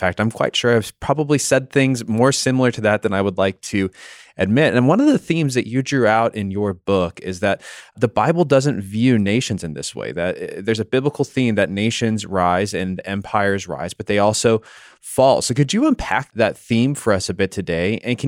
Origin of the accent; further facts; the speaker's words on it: United States; and I am an American, so perhaps I can take my own shots more fairly, because they're straight into my own heart.